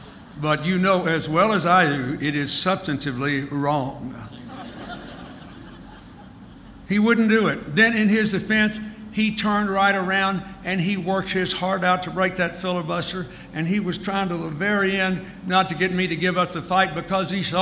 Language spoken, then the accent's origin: English; Arkansas, United States; I mean, I was from Arkansas. We weren't much better off than you.